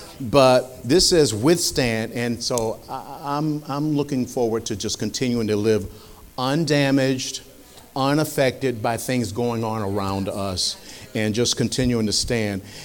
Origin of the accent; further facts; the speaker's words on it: Rochester, New York, United States; We're from Rochester, New York, originally. And we were both basically born in the church